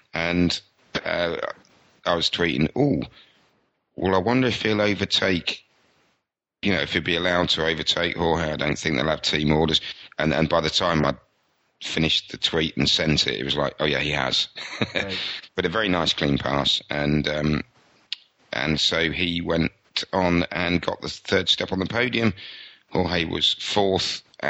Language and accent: English; England, United Kingdom; I'm English, which basically covers me for every subject in the world.